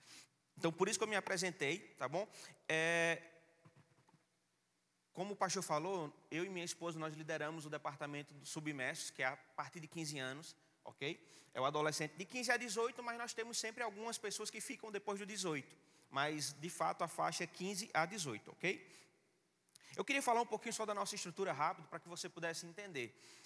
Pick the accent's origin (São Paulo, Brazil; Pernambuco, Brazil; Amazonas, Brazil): Pernambuco, Brazil; Petrolina; Eu sou da cidade de Petrolina